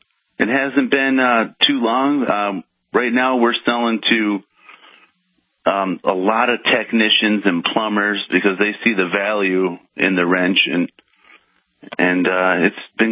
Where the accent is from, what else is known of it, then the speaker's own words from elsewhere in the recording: Michigan, United States; Well, we're from Michigan, and you know the auto was here that was big